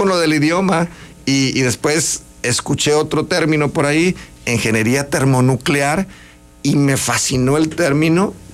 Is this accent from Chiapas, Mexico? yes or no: yes; Tuxtla Gutiérrez, Chiapas, Mexico; born there; Somos cinco hermanos. Todos nacimos en Tuxtla Gutiérrez. Cuatro varones, una mujer.